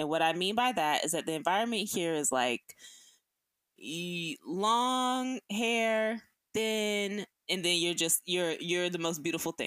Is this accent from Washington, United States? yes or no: no; Atlanta, Georgia, United States; she was mentioning that she's never been to one of the cities that I grew up in Atlanta.